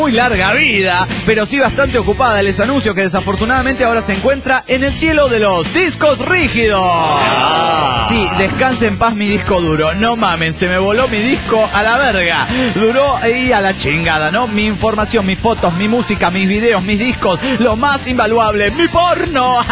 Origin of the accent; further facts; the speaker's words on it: Tarija, Bolivia; Por eso los tarijeños somos bolivianos. Por decisión propia, no porque nos hayan convencido, no, porque nosotros queremos.